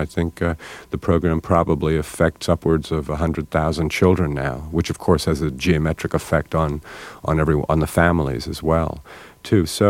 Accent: New York City, New York, United States; I grew up in Queens

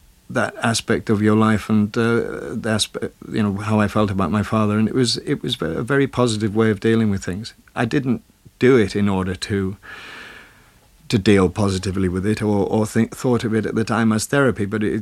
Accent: Wales, United Kingdom; accent: Welsh; I'm Welsh, so my basic accent is, it was, before I went to drama school, was I had a Welsh accent, and I've learned how to speak English, as it were.

